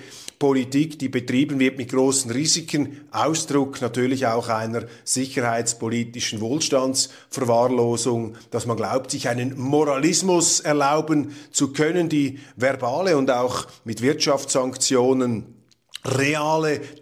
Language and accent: German; Switzerland